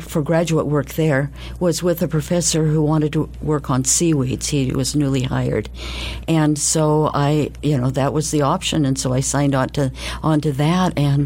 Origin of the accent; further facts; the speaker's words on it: Juneau, Alaska, United States; also born or lived in Vancouver, California, United States; Yeah, I grew up in Juneau mostly.